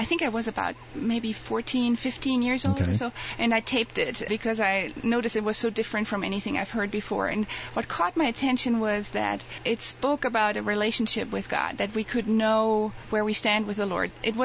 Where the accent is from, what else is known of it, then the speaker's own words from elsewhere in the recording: Germany; I grew up in Germany as a non-believer. I was a child that didn't know the Lord.